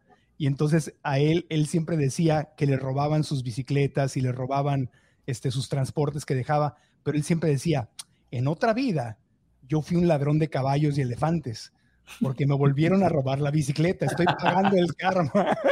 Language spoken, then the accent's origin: Spanish; Mexico; yo crecí en México